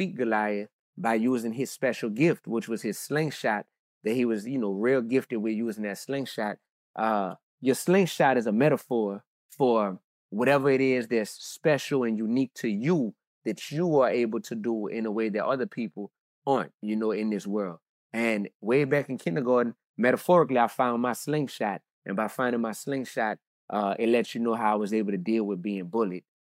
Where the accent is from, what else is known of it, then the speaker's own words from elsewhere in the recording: New Orleans, Louisiana, United States; going to Ghana as a young teenager growing up in New Orleans totally made me appreciate our people, our culture, our history, our smiles, our joy that much more.